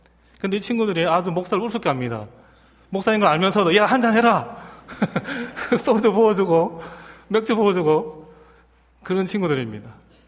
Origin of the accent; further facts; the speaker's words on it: Busan, South Korea; 저도 이제 집이 이제 가까워서 부산이 고향인데 고향을 이제 찾아가게 될 텐데